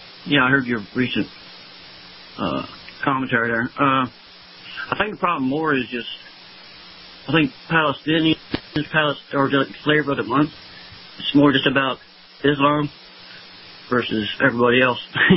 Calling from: Clearwater, Florida, United States; from Clearwater.

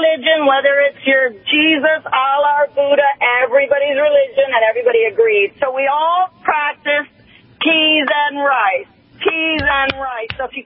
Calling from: St. Thomas, U.S. Virgin Islands; also born or lived in St. Croix; I'm calling from the beautiful Virgin Islands of St. Thomas. I was born on St. Croix and St. John.

